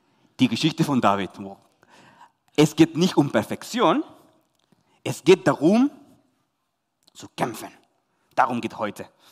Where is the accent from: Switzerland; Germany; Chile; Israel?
Chile; German is a second language; Ich komme aus Chile. Von dem her meine Akzente.